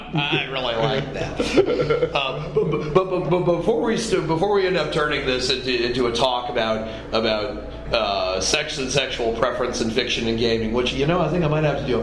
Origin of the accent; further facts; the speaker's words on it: New Orleans, Louisiana, United States; You know, but then again, I'm from New Orleans.